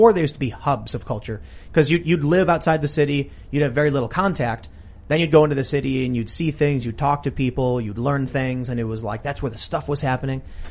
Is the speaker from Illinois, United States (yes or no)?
yes; Chicago, Illinois, United States; there's a lot of people, like growing up in mm-hmm. Chicago